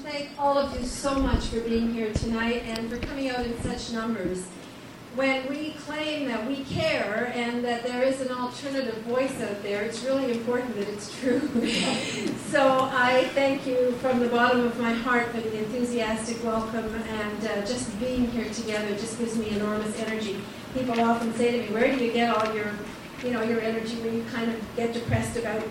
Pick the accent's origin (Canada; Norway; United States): Canada; Digby, Nova Scotia; born there; My mother was raised here in Moncton. My dad was raised in Pointe du Chien. I was born in Digby, Nova Scotia.